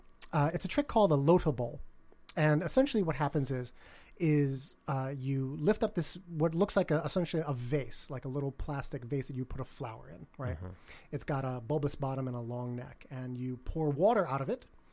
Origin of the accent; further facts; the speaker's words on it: Bronx, New York, United States; I did. I was born in the Bronx.